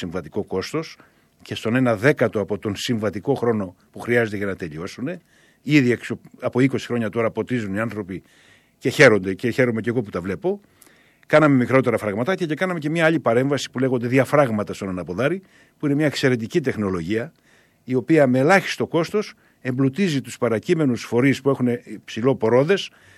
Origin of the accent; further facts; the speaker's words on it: Greece; Πρώτον σαν Έλληνας, διότι η χώρα και ιδιαίτερα η νότια χώρα ζει σε συνθήκες έλλειψης νερού